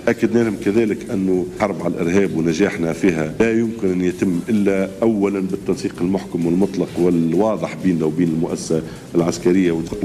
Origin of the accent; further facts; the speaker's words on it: Tunisia; نحن كتونسيين